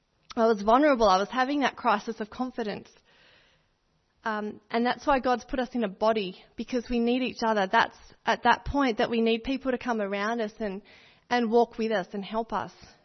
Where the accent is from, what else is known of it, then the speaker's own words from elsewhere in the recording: Australia; We talk about in Australia that we've got this Aussie mateship. You know, we're quite proud of being Australian and that we're real matey with each other.